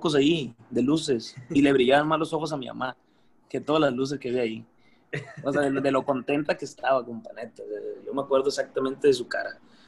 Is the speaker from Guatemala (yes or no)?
no; Mexico; independientemente de que hubiera habido 10 antes que yo o 100 mexicanos antes que yo